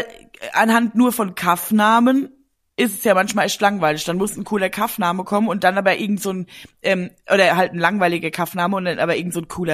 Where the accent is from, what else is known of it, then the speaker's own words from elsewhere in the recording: Brechen, Hesse, Germany; Ich komme aus Brechen und Brechen liegt in Hessen.